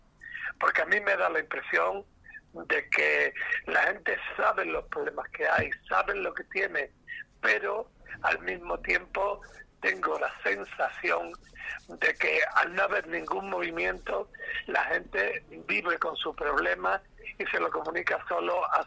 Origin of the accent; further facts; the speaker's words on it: Andalusia, Spain; sí somos andaluces